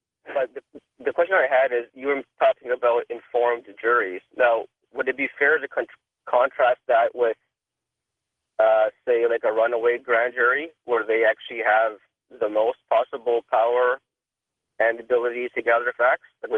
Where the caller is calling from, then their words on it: Canada; you mentioned I'm from Canada